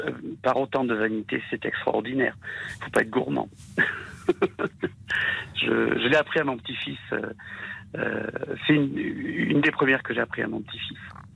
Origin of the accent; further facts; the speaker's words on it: Auvergne-Rhône-Alpes, France; je suis du pays du fromage. Je suis du Cantal, donc forcément.